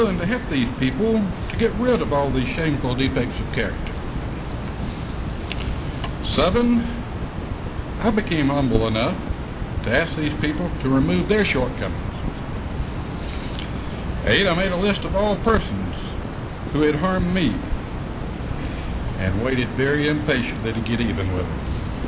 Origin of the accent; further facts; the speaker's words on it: Rome, Lazio, Italy; I was born and raised in Rome, and not unlike so many of you here, I had what I consider to be an average childhood.